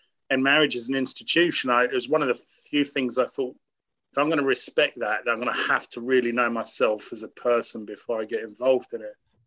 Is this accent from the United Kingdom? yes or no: yes; United Kingdom; Because people say you're a Brit, and I'd go home to the UK, even with my own family, and I go, oh, I'm not a Brit any longer.